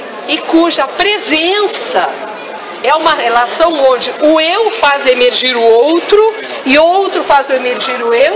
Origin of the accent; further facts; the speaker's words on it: Rio Grande do Sul, Brazil; born there; o local onde eu nasci, ao sopé de uma montanha na Serra Gaúcha